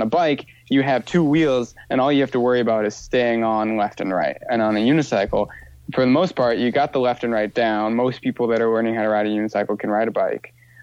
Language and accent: English; Wisconsin, United States; And I'm from Wisconsin, and that was happening in Michigan that summer.